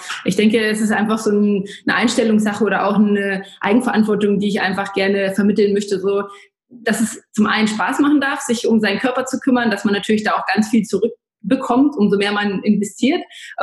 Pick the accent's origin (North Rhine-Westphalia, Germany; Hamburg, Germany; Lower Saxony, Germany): Lower Saxony, Germany; Braunschweig; also born or lived in Bavaria; ich komme aus Braunschweig, aus Niedersachsen. Da bin ich jetzt kürzlich wieder hingezogen. Ich hatte ein paar Stationen, war zwischenzeitlich auch mal in Bayern, bei dir ganz in der Nähe und im Ausland und bin jetzt wieder in meine alte Heimat zurückgezogen und fühle mich hier ganz wohl.